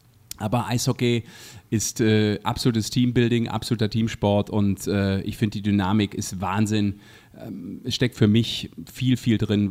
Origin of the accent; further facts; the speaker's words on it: Düsseldorf, North Rhine-Westphalia, Germany; sagt mir als Düsseldorfer Jung, der ich ja bin, natürlich was